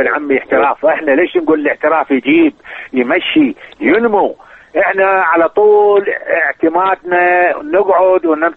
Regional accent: Iraq; now in United States; احنا عراقيين واحنا دمنا حار وتعرف هذا بلدنا خلقنا به العراق

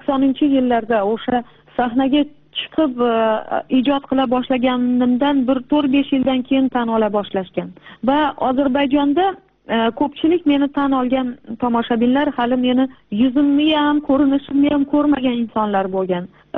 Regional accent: Samarkand, Samarqand Region, Uzbekistan; Lekin meni tug'ilib o'sgan joyim O'zbekiston, Samarqand.

